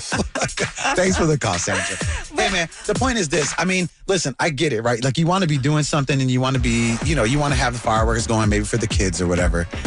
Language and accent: English; Chicago, Illinois, United States; I'm from Chicago, born and raised here